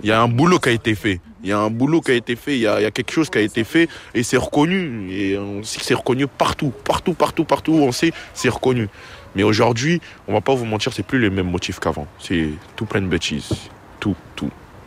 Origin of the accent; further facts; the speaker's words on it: Grigny, Île-de-France, France; Juste parce qu'on vient de Grigny, on va se battre.